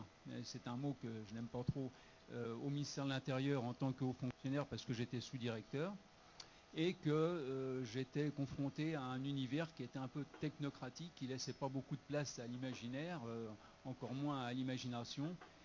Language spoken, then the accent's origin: French; Paris, Île-de-France, France; je suis parisien, déjà, depuis plusieurs générations.